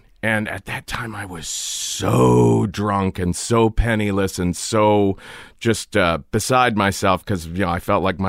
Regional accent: Cincinnati, Ohio, United States; I grew up in Cincinnati

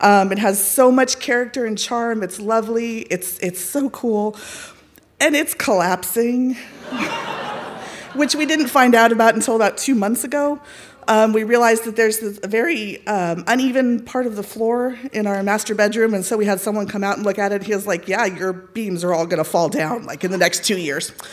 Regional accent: Texas, United States; I am a Texan.

